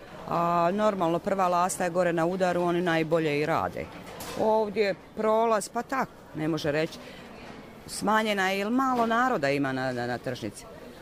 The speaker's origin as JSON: {"language": "Serbian", "town": "Banja Luka", "region": "Republika Srpska", "country": "Bosnia & Herzegovina", "said": "Banja Luka."}